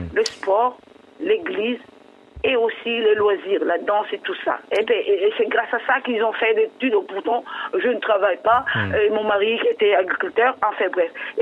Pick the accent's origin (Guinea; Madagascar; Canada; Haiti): Madagascar; now in France; Je viens de Madagascar, voilà. Oui. Du nord de Madagascar.